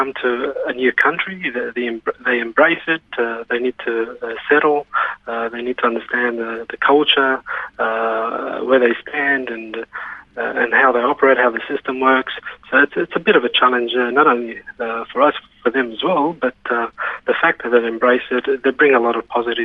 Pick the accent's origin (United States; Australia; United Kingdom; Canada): Australia; Auburn, New South Wales; I was born and bred in Auburn, but I'm of Lebanese heritage. Parents came out here back in the late 60s.